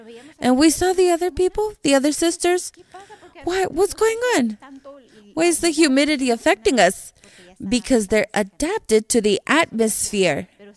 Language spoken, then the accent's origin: English; Mesa, Arizona, United States; I grew up in Mesa. And in the Valley of Phoenix, it is hot.